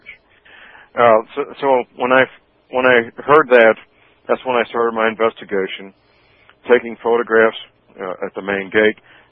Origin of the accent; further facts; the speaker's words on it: St. Louis, Missouri, United States; And in fact, my hometown, St. Louis, they built one just outside St. Louis in the next county over.